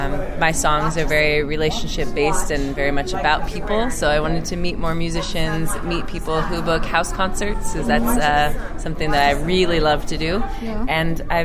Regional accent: Anchorage, Alaska, United States; now in Galena, United States; I was born in Anchorage, which we kind of call North Seattle, or the city that's closest to Alaska. Uh-huh. But yeah, I grew up and was born there, and then moved to Galena about 11 years ago.

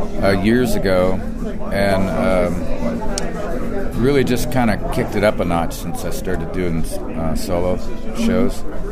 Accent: Great Falls, Montana, United States; moved away as an adult; now in Colorado, United States; Well, I grew up in Great Falls, Montana, but I've lived in Colorado since about 1982. So I consider myself from Monterado.

